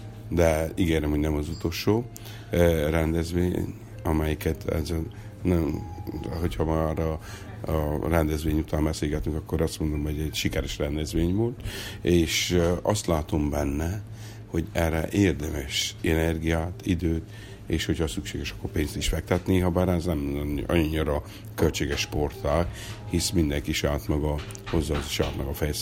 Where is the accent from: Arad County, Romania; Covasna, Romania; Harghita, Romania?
Harghita, Romania; az én szülőfalumban, Csíkszentmáson, az általános iskolában volt egy pingpongasztal